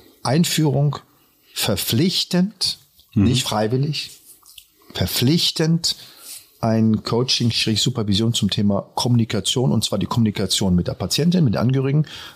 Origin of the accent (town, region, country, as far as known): Berlin, Germany; born or raised there